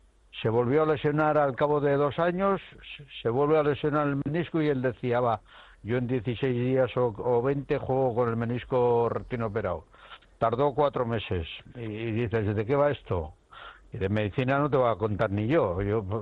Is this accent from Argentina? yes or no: no; Barakaldo, Basque Country, Spain; Es importante porque yo soy de Baracaldo